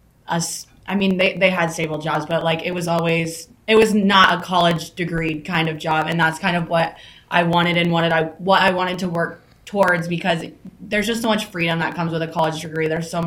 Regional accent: Anthon, Iowa, United States; I'm from Anthon, Iowa

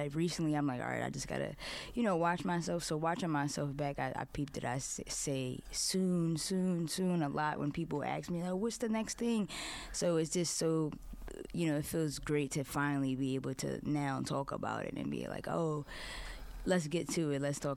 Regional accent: Philadelphia, Pennsylvania, United States; Those nostalgic moments for me growing up in Philly and seeing those, you know, those playgrounds and.

